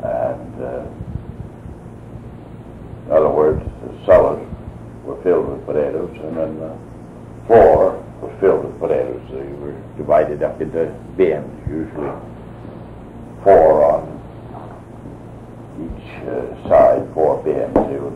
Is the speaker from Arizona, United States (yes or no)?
yes; Prescott, Arizona, United States; also born or lived in Ashland; I was born in Ashland, but my father moved to Prescott when I was about 4 years old, and I was educated. Prescott schools, went to the grammar school there, the old training school, then through high school in Prescott.